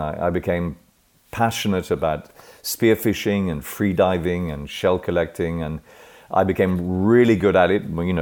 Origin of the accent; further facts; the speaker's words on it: Paris, Île-de-France, France; But I was born and raised around Paris, first in Paris, then we moved to the suburbs of Paris, and I went to an international school for many years.